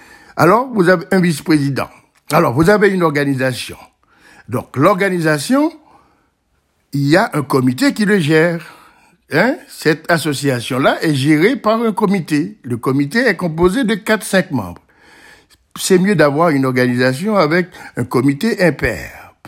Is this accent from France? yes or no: no; Port-au-Prince, Ouest, Haiti; Parce que j'ai grandi également à Port-au-Prince, ça reste toujours dans ma tête.